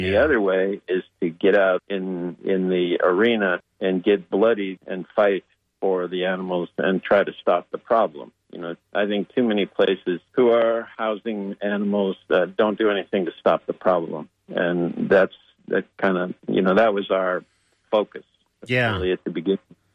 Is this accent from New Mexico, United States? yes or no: no; Chicago, Illinois, United States; also born or lived in Cleveland / Detroit; At the beginning, I grew up in Chicago and Cleveland and Detroit